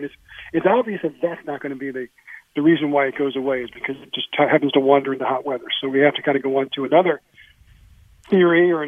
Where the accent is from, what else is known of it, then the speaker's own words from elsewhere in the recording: New York, United States; born there; I was born in New York, so obviously my first contact with baseball was the Mets and the Yankees.